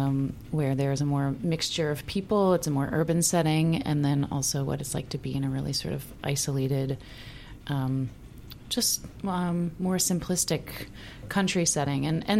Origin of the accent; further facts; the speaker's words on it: Cedar Rapids, Iowa, United States; I was born in Cedar Rapids, Iowa.